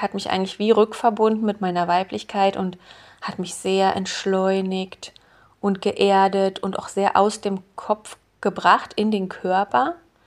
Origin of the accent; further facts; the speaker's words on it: Berlin, Germany; now in Switzerland; ich bin ursprünglich Berlinerin, habe dann in verschiedenen Städten und Ländern studiert und bin letztlich in der Schweiz gelandet und bin hier mittlerweile auch so richtig angekommen.